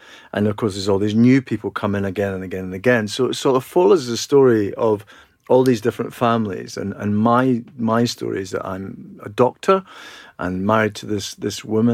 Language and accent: English; Scotland, United Kingdom; growing up in Scotland and going to the Trossachs as a kid. And we kind of went all over, and we stayed in a lot of caravan sites as well on the west coast of Scotland.